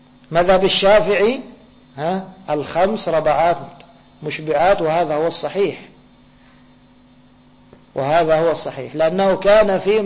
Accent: Egypt; عندنا في مصر نقول تفضل، تفضل يعني البيت بيتك

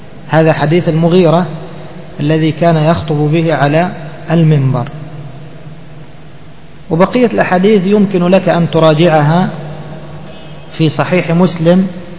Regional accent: Egypt; والحمد لله قد خطبت بهذا الحديث مرتين، مرة هنا ومرة عندنا في مصر

